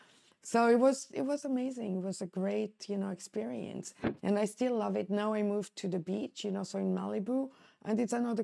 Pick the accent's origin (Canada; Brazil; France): France; Paris, Île-de-France; moved away as an adult; also born or lived in Nice; now in Los Angeles, United States; Well, I was born in Nice, but I never lived there. So I grew up in Paris.